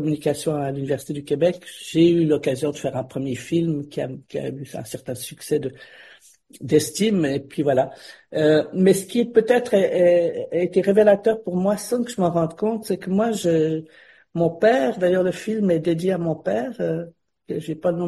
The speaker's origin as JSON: {"language": "French", "country": "Switzerland", "moved": "as an adult", "said": "Moi, c'est vrai que je suis parti de la Suisse à 25 ans avec l'idée de faire de la photo."}